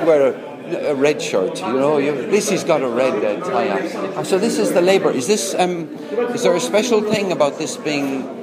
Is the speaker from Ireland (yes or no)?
yes; Limerick, Munster, Ireland; born there; also born or lived in Dublin / United Kingdom; now in Cork, Ireland; I was born in Limerick.